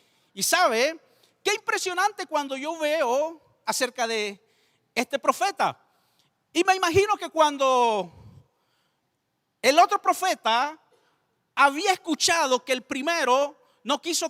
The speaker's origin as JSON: {"language": "Spanish", "country": "Nicaragua", "said": "Porque estaba pequeño en una de las ocasiones, y en mi país hay esas pilas de agua. ¿Se recuerda? Donde uno lava y están, nosotros le decimos en Nicaragua, lavanderos."}